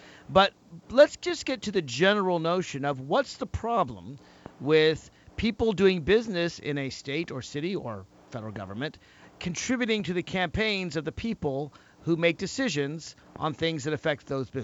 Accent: Alexandria, Virginia, United States; We just had an election right here in my hometown of Alexandria, Virginia, on Tuesday.

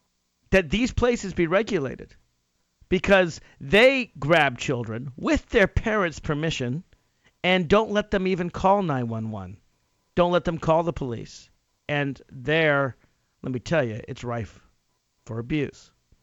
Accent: Nashville, Tennessee, United States; Now, I'm from Nashville, Tennessee, which is a medium-sized city, certainly no small town.

